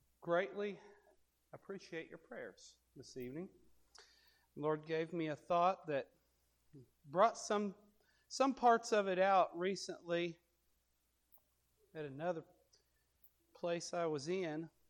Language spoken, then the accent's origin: English; Kentucky, United States; I'm from Central Kentucky.